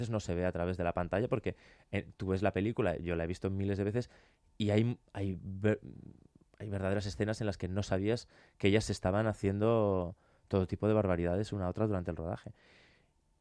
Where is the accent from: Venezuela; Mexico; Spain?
Spain; Bilbao, Basque Country; que opera en Bilbao, que es la ciudad de la que yo soy nativo